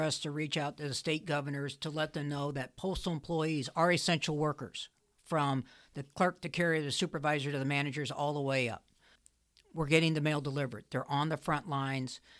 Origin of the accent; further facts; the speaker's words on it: Ireland; because I am Irish